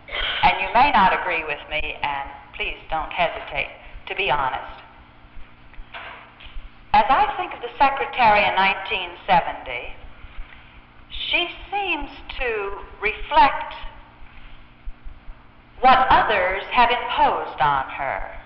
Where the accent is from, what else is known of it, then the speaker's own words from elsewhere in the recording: Colombia; I'm used to it because I'm from Columbia.